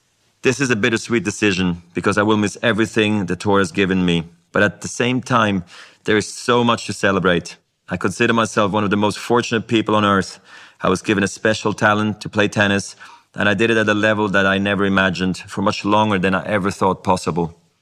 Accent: Basel, Basel-Stadt, Switzerland; English is a second language; I was a ball kid in my hometown of Basel.

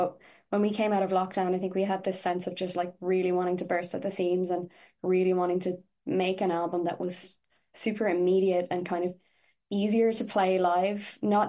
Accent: Galway, Connacht, Ireland; But actually, so I'm from Galway myself

